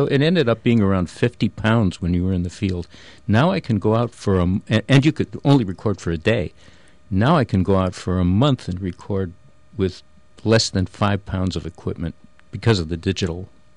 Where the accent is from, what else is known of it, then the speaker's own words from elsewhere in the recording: Midwest, United States; We never had an animal while we were growing up. My sister and I were growing up in the Midwest. We never had an animal in the house.